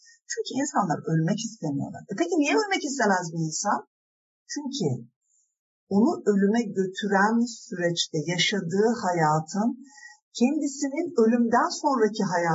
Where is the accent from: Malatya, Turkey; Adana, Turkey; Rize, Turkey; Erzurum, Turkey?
Malatya, Turkey; ben Malatyalıyım diye söylemiştik ya demin